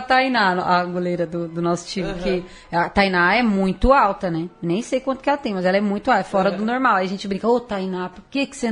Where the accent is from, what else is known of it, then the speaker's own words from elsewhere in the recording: São Paulo, Brazil; born there; Eu nasci em São Paulo.